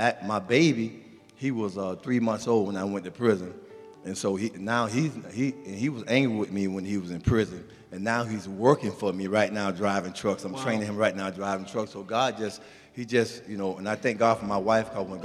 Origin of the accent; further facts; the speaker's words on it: Vero Beach, Florida, United States; Well, my wife, she's from Miami, though, but I'm from Vero Beach, Florida, and we moved down here.